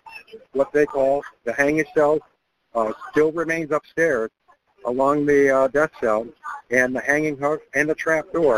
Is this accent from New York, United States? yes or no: no; Eureka, Missouri, United States; was raised in a small town in Missouri. Mm-hmm. That's where I'm originally from. Eureka, Missouri, my hometown.